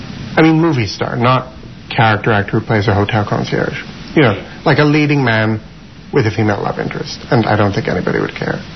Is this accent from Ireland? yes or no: no; Canada; now in New York, United States; the fact that I'm Jewish is the filter through which I see everything. The fact that I live in New York is the filter through which I see everything. The fact that I was born and raised in Canada.